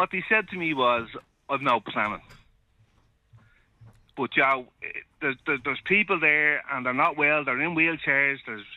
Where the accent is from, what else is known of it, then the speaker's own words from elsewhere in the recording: Baldoyle, Leinster, Ireland; We grew up in Baldoyle.